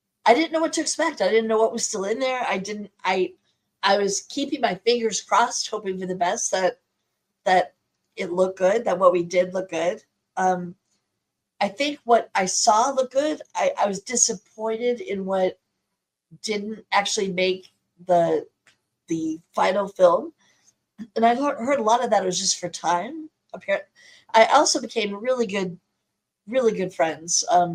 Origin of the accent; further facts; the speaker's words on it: Illinois, United States; I have yet to do a convention in Illinois, my hometown, my home state.